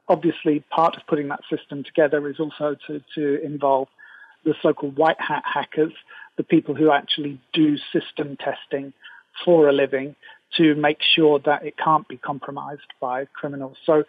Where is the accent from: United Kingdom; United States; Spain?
United Kingdom; I'm British.